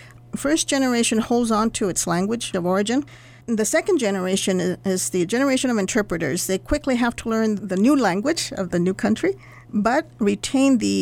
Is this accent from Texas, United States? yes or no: yes; El Paso, Texas, United States; having been born and raised in El Paso and being in such a border area where now El Paso is completely a bilingual, bicultural, binational border town.